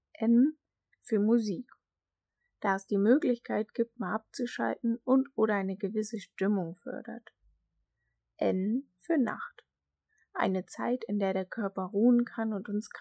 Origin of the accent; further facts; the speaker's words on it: Fallersleben, Lower Saxony, Germany; F für Fallersleben, weil es einfach meine Heimat ist und ich diesen Ort liebe.